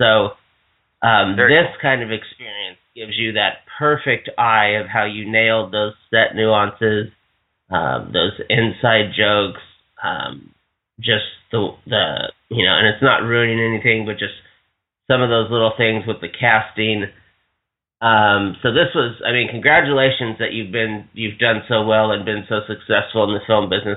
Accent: Hawaii, United States; I'm from Hawaii, so it's always nice to see Dwayne Johnson continuing to have success.

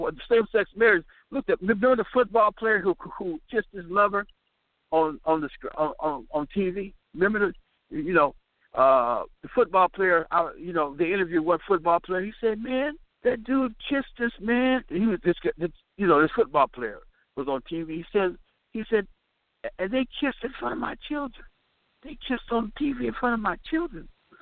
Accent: California, United States; I'm from California. I see it.

